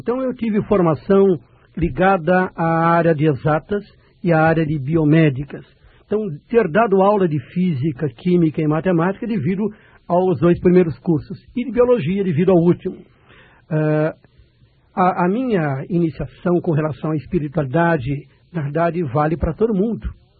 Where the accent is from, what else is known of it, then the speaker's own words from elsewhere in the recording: Santos, São Paulo, Brazil; eu sou de Santos, estado de São Paulo